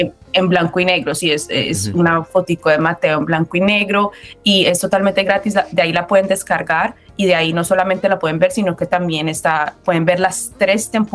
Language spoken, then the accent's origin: Spanish; Cali, Valle del Cauca, Colombia; Yo soy colombiana, entonces para mí fue fácil.